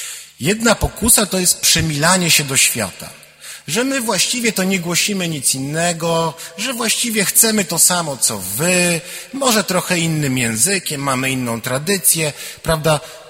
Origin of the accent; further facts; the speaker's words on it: northern Poland, Poland; wychowałem się na ziemiach północnych, no i tam ta polskość i wiara nie są tak oczywiste jak tutaj.